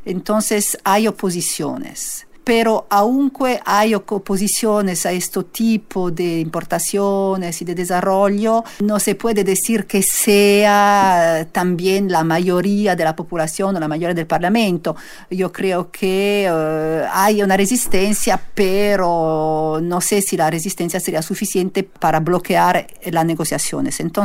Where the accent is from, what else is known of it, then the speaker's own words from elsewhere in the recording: Switzerland; Spanish is a second language; en Suiza, por ejemplo, que en mi país, en Suiza las industrias más fuertes